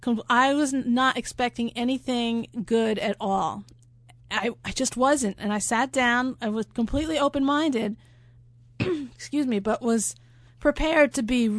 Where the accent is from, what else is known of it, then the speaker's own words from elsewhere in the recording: East Coast, United States; Growing up on the East Coast as a chick, it was just not something that appealed to me.